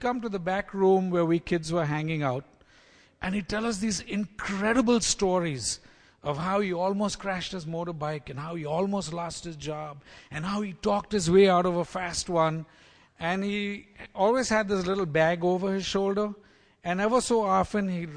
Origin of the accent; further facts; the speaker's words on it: Mumbai, Maharashtra, India; So I grew up in a fairly middle-class family in Bombay, India.